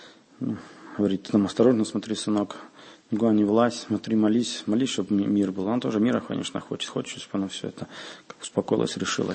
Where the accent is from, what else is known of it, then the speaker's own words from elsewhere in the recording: Volyn Oblast, Ukraine; moved away as an adult; now in Donbas; Родился вообще на Западной Украине, в Волынской области. Там вырос, поступил в семинарию в Киевскую. Там же женился, ну, сюда приехал, на Донбасс.